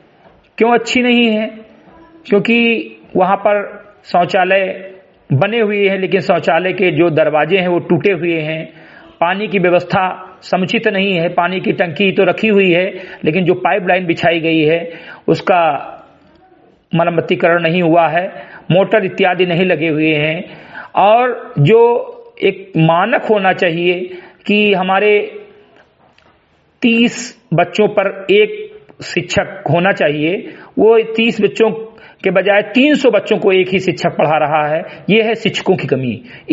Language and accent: Hindi; Samrigarhi, Uttar Pradesh, India; ग्राम सभा समरीगढ़ी विकासखंड मेनपुरा जनपद बहराइच का मूल निवासी हूं